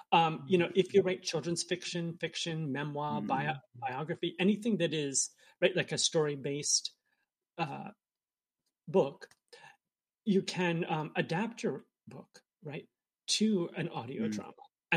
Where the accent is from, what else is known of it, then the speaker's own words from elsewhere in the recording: New Jersey, United States; I'm from New Jersey.